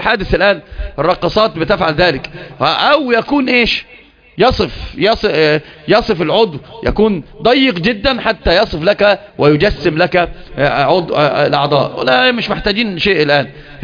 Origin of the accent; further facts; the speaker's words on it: Upper Egypt, Egypt; لكن الحمد لله أنا صعيدي والصعيدة كلهم من جزيرة العرب